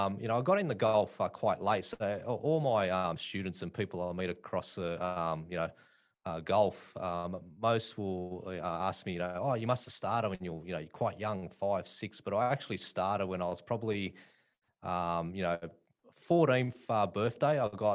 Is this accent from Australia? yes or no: yes; Australia; That's sort of my background growing up in Australia.